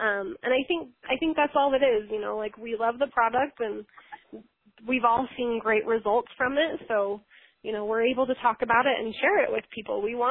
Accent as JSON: {"language": "English", "town": "Eagle Mountain", "region": "Utah", "country": "United States", "said": "I am from Eagle Mountain, Utah. It's just a little bit south of Salt Lake City."}